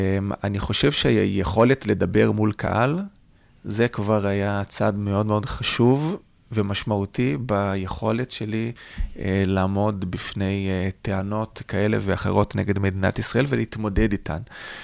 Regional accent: Brazil; Hebrew is a second language; moved away as an adult; now in Israel; תראי, הגעתי לארץ ב-2004, עליתי לארץ מברזיל.

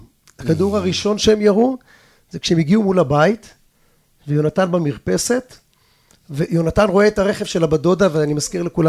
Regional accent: Yakhini, Southern District, Israel; now in Kisufim, Israel; אני חיה בעוטף, אני חי בעוטף, אני כל החיים שלי, מושב יחיני, אני נולדתי במושב יחיני, למרות שב-20 שנה האחרונות אני גר בכיסופים, אבל כן, העוטף זה הבית שלי, הדרום זה הבית שלי

